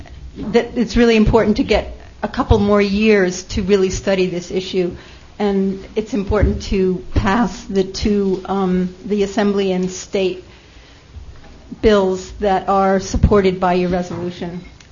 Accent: Dryden, New York, United States; from Dryden.

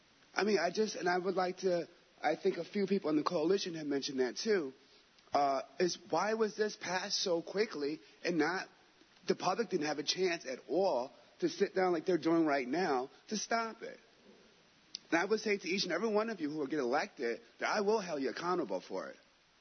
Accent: Ithaca, New York, United States; I was born and raised here in Ithaca.

